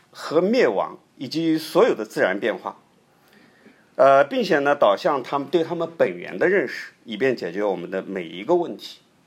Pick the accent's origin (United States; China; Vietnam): China; 那我们中国人在翻译的时候呢